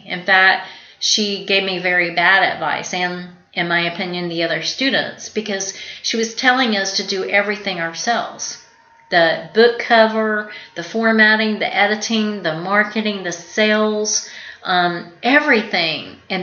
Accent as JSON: {"language": "English", "region": "Georgia", "country": "United States", "tie": "born or raised there", "said": "Or as we say in the South, where I grew up in South Georgia, eat the meat and spit out the bones."}